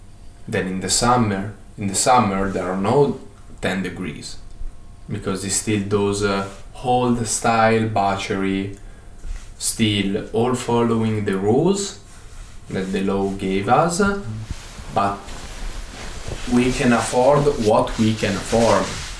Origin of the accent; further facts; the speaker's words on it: Italy; English is a second language; even in Italy, because I come from Italy.